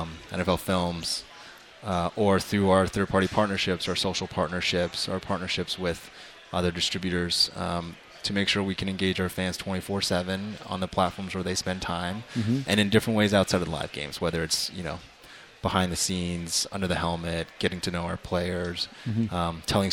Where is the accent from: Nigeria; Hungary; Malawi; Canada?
Canada; Toronto, Ontario; now in United States; I didn't watch the Bills when I grew up in Toronto, so when I came here, the Eagles were my team.